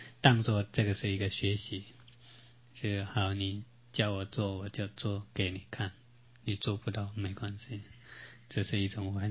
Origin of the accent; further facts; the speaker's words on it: Taiwan; 我们台湾人那么喜欢吃